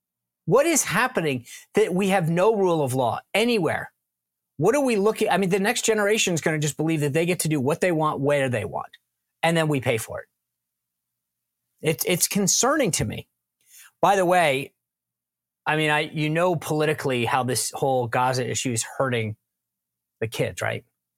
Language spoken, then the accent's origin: English; Rhode Island, United States; I grew up in Rhode Island. It's about 1 million people.